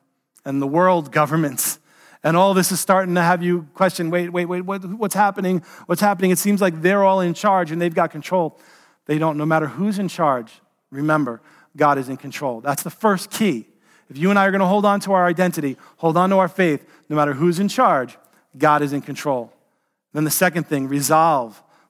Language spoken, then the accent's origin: English; New York City, New York, United States; I walked into a kosher deli growing up in New York City and asked for a cheeseburger